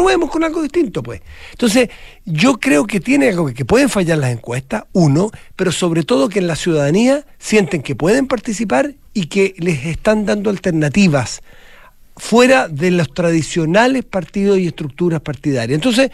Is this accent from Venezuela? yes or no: no; Argentina; yo soy un ciudadano argentino